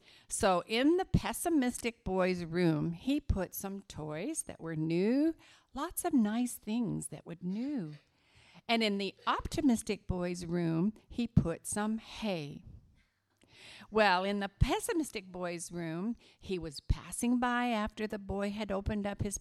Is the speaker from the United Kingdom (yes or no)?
no; West Virginia, United States; It's going to be mucky and muddy, like West Virginia mud. I'm from West Virginia, and it's terrible.